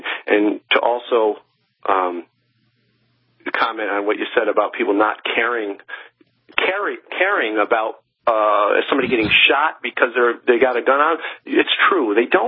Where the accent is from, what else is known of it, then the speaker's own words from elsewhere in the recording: New York, United States; see, I'm from New York. I live in upstate New York, Saratoga Springs.